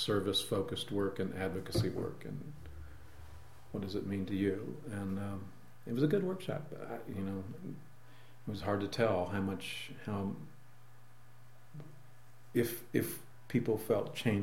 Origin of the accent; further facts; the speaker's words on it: Missouri, United States; North Missouri. Almost in Iowa.